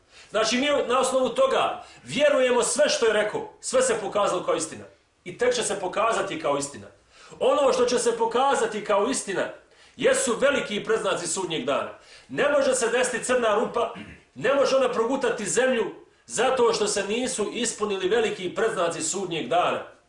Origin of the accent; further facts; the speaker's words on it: Bosnia & Herzegovina; kod nas u Bosni, nažalost, u Sandžaku, nažalost, znači svugdje tamo gdje žive